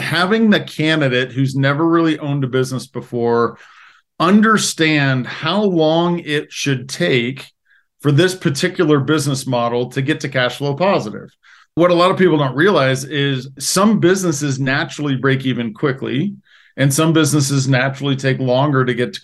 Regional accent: Midwest, United States; I grew up in the Midwest. My father was in the foundry business, so we made car parts.

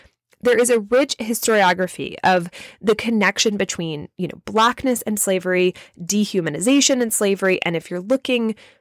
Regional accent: Louisiana, United States; I grew up in Louisiana, like I mentioned, and if you grew up in the Deep South, then you know mosquitoes are beasts of creatures in the Deep South.

